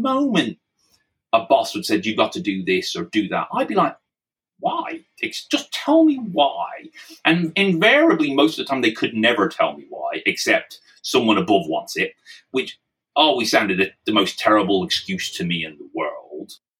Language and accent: English; Ireland; now in England, United Kingdom; I'm an Irishman in England, so you know I'm the outsider already in some respects.